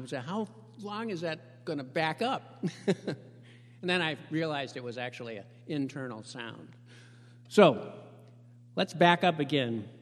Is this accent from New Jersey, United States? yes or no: no; Longmeadow, Massachusetts, United States; I grew up down in Long Meadow, and two doors down from me, we had an older man.